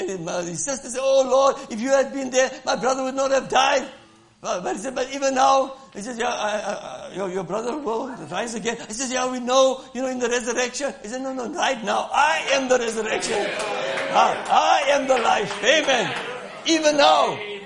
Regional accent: South Africa; I come from South Africa.

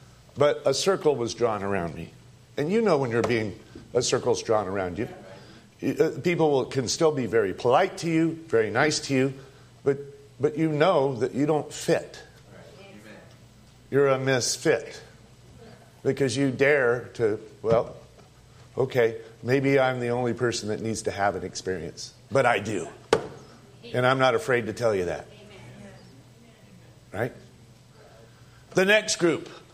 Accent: California, United States; now in Tucson, United States; So the next group I get around, they say, where are you from? California. Oh, that's a good place to be from.

